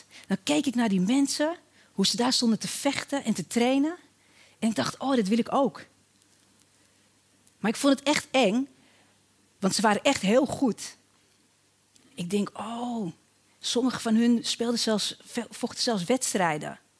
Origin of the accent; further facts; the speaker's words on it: Weesp, North Holland, Netherlands; Ik groeide op in Weesp, met mijn vader en met mijn moeder. We woonden in een flat op 3 hoog.